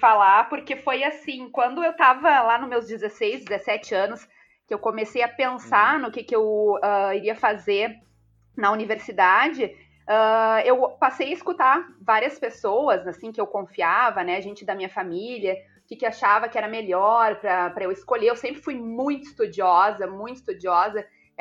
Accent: Pelotas, Rio Grande do Sul, Brazil; also born or lived in Porto Alegre; Nasci em Porto Alegre, mas fui criada no interior. Morei em Pelotas durante 15 anos. Depois morei em Rio Grande, 3 anos. E aí, quando eu comecei a universidade, eu voltei para Porto Alegre e nunca mais saí.

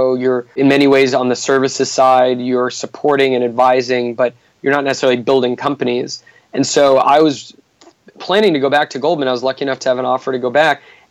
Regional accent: Santa Barbara, California, United States; what a different world than what I grew up from in Santa Barbara.

